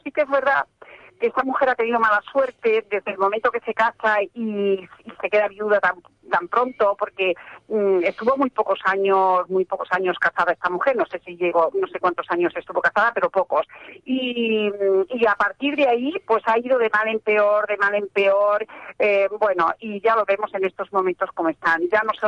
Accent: Seville, Andalusia, Spain; como sevillana que soy, te lo agradezco enormemente

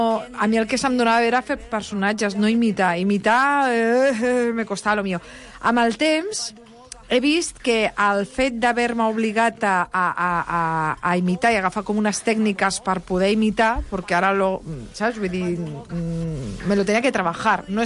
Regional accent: L'Hospitalet de Llobregat, Catalonia, Spain; Que jo, vull dir, jo m'he criat a Hospitalet Bellvitge.

